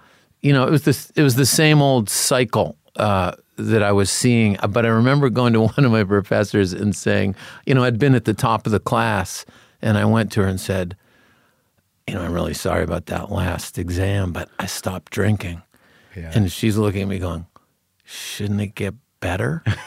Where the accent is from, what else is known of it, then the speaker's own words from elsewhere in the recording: Concord, New Hampshire, United States; Concord, New Hampshire.